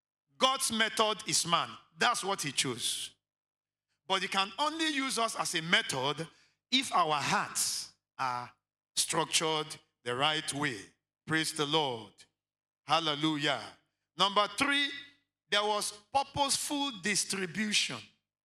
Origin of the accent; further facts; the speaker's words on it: Abia, Nigeria; I am from Abia State.